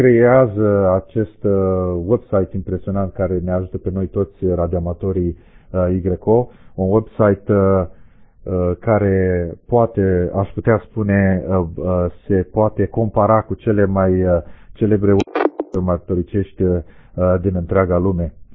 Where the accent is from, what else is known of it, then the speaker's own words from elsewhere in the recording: Romania; mă face fericit să spun că sunt român.